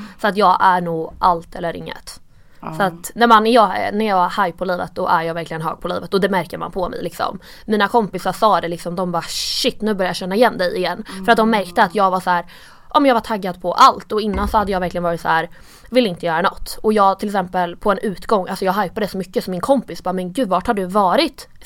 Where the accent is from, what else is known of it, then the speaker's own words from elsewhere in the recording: Karlskoga, Örebro County, Sweden; Jag kommer från Karlskoga. Jag är uppväxt där och bott där hela mitt liv. Jag flyttade till Degerfors, en mindre byhåla, ett år, men det räknas inte.